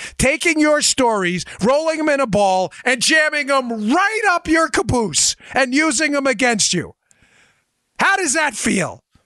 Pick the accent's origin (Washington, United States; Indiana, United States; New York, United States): New York, United States; Queens; And when I grew up in Queens, I used to joke around called the Dipsy Doo Flipperoo.